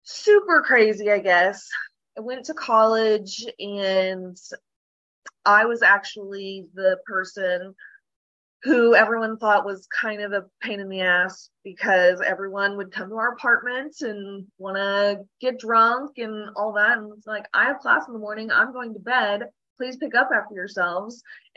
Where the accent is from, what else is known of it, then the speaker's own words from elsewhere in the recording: Oklahoma, United States; Born and raised in Oklahoma, moving finally, and I'm super pumped about it. That's neither here nor there. So I grew up in a really small town in Oklahoma. No stoplights, none of that.